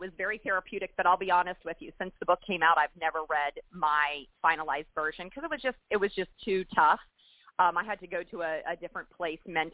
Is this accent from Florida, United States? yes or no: yes; Florida, United States; when I was a teacher in North Carolina, I'm from Florida originally